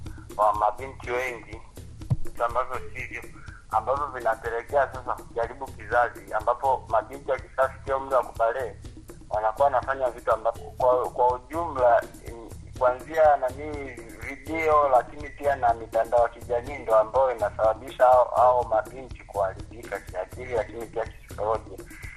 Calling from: Mbeya, Tanzania; natokea Mbeya, Tanzania.

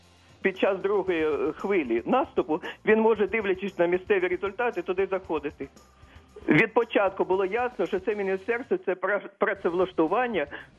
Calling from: Kyiv, Ukraine

